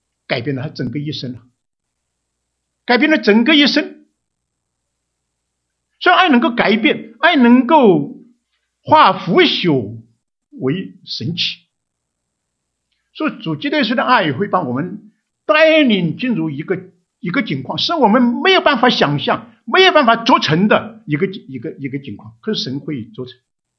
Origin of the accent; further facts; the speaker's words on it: China; 我们中国人啊，佛教比较有学问，对不对？